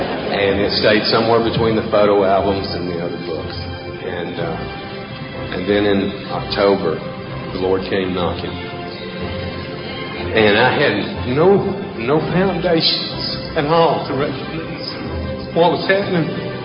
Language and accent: English; Dauphin Island, Alabama, United States; I'm from Dauphin Island. I'm 43 years old. Fix me 43 years old. And I wasn't raised in a church.